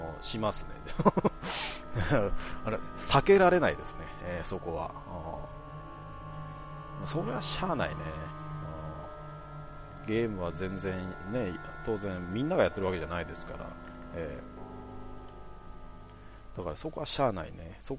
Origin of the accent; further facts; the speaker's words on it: Kanagawa, Japan; とりあえず関東、まあ自分神奈川ですけどは、当たり前のようにサクレは見ますね。